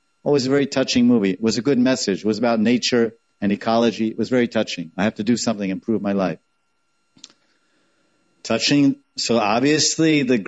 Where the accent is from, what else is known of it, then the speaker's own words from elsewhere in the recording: United States; But I'm an American from 60 years.